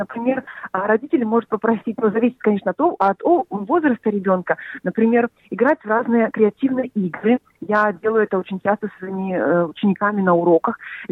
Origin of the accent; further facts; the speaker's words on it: Belarus; moved away as an adult; now in Australia; Я приехала из Беларуси. Мы уже живем 15 лет в Австралии. Приехали в 2008 году.